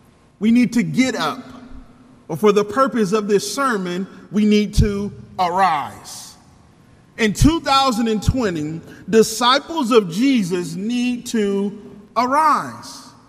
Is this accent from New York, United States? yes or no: no; Ohio, United States; now in Dallas, United States; I am from Ohio, but I reside in West Dallas, and we get busy down there, man.